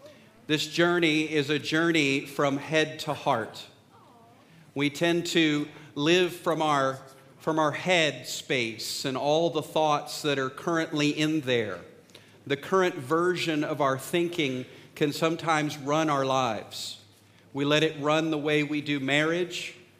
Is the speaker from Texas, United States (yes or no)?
yes; Texas, United States; I'm from Texas. Now, this is cold.